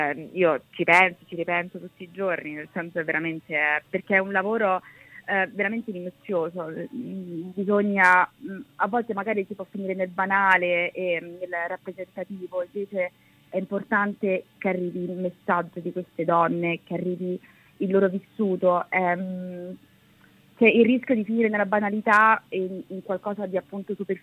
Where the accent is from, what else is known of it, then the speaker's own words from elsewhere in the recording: Poland; io sono polacca